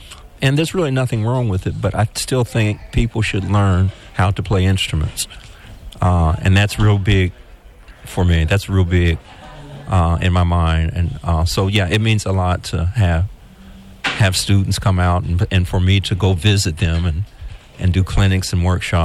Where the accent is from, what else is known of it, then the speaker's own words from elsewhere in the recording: Marion, United States; I grew up here in Marion in the 60s